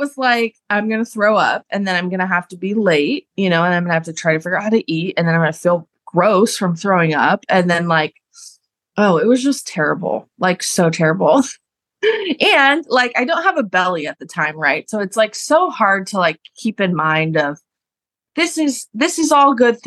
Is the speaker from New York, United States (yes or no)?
no; Seattle, Washington, United States; And I came from Seattle, where literally I would have so many options for endos that it was overwhelming